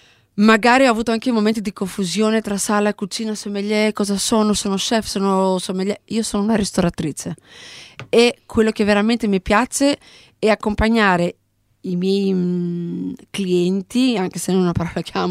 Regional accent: Greece; mi ha spinto di raccontare il mio paese, la mia terra, di raccontare un territorio fuori dal territorio, di raccontare le sue sfumature, anche in un momento dove ancora la Grecia

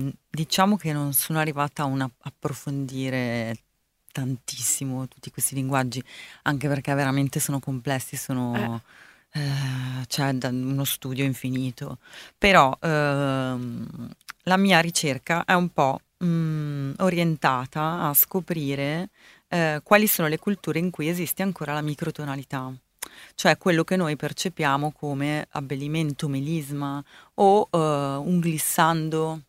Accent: Milan, Lombardy, Italy; born there; non lo parlo perché sono nata a Milano. In casa mia si è sempre parlato italiano perché i due dialetti non corrispondevano e quindi non so nessuno dei dialetti di origine.

